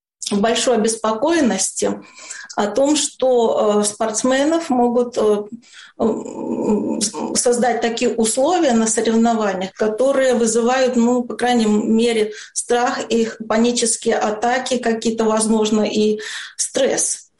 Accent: Belarus; Мы знали, белорусы, что команда едет спортсменов

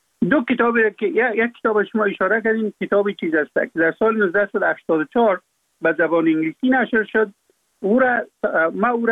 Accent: Afghanistan; فقط ما افغان هستم

